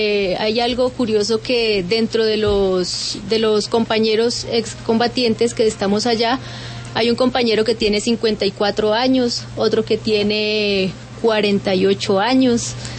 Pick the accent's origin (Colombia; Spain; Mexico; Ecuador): Colombia; Somos la delegación colombiana